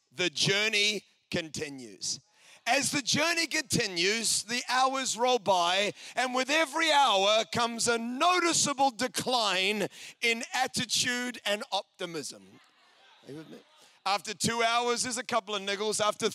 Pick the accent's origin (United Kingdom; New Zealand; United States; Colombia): New Zealand; I mean, I am a New Zealander, and for us, one of our national things that we do is when we go on holiday, we go on a road trip.